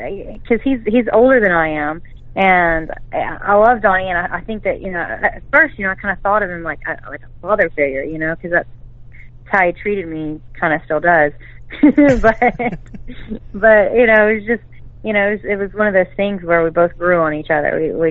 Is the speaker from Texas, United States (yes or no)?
yes; Atlanta, Texas, United States; now in Shreveport, United States; whenever I grew up and moved away from my small town, my hometown in Atlanta, Texas, I came to Shreveport, started working in sports bars